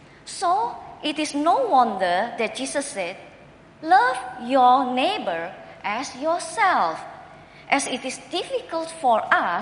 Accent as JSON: {"language": "English", "region": "Jakarta", "country": "Indonesia", "tie": "born or raised there", "said": "The year 1998 was a dark chapter in my hometown, Jakarta."}